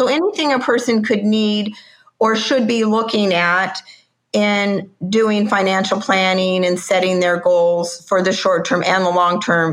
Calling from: Davis, California, United States; I'm calling in from Davis, California, where I live.

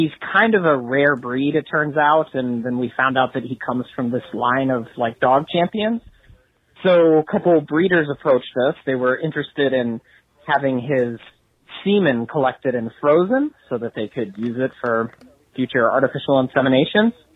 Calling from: San Francisco, California, United States; I'm calling from San Francisco with a momentous occasion.

